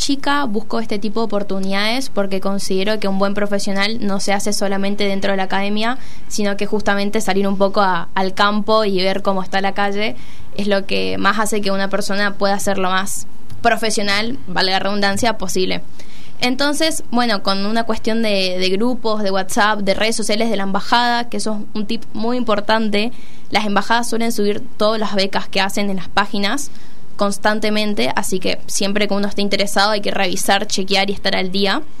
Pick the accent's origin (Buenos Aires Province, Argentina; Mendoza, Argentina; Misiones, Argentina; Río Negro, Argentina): Misiones, Argentina; now in Buenos Aires, Argentina; Soy de Misiones, pero actualmente también estoy estudiando acá en CABA, abogacía en la UBA.